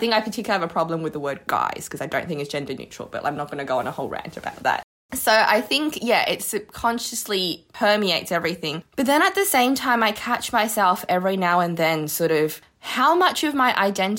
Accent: Australia; moved away; I think I've spent a lot of my time here thinking about myself as Australian.

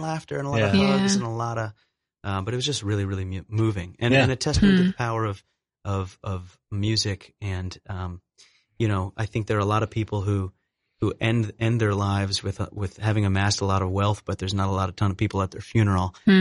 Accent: New York, United States; There was I'm from New York, but over the past decade and a half, I've developed a special connection

